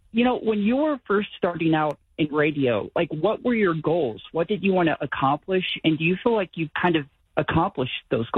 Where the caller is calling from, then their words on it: Denver, Colorado, United States; I'm calling from Denver, Colorado